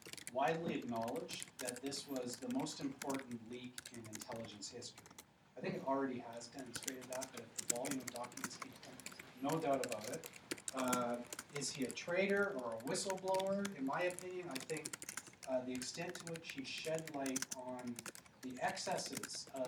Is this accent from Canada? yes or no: yes; Canada; So as a Canadian citizen, as a taxpayer, I think there's a fair question to ask just on that level